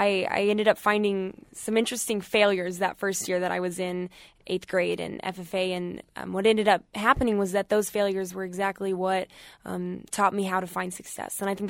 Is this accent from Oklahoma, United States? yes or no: yes; Stillwater, Oklahoma, United States; I am from Stillwater.